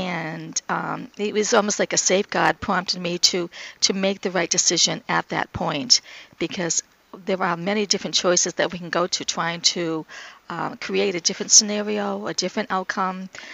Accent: New Hampshire, United States; New Hampshire.

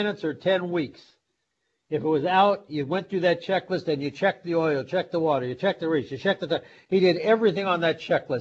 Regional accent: St. Louis, Missouri, United States; I grew up in St. Louis, Missouri, years and years ago.

